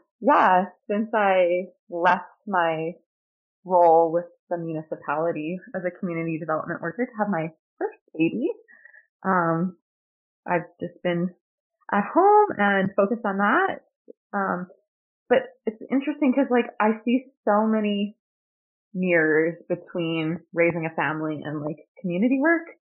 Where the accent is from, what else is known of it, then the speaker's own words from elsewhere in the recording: High River, Alberta, Canada; I was born and raised in High River, and my mom also grew up in High River, and my dad also grew up in High River.